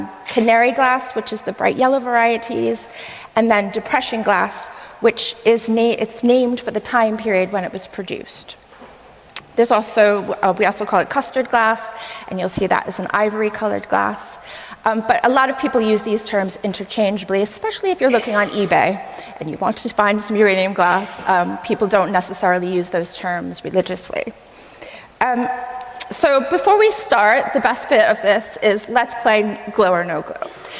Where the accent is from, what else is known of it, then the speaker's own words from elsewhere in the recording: New York, United States; now in Newcastle, United Kingdom; I'm based in Newcastle, which is nearly all the way almost in Scotland, originally from New York, which is why I don't sound like I'm from Newcastle.